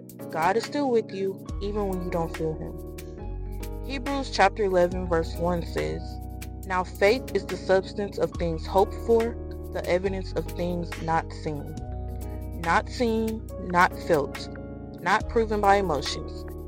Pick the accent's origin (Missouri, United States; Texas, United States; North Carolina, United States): Texas, United States; Houston; I'm 23 years old, and I'm from Houston, Texas.